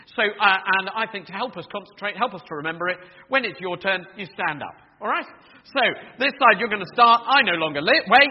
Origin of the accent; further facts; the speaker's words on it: United Kingdom; We're Christians because we're British, or we're Christians because we grew up in a Christian family.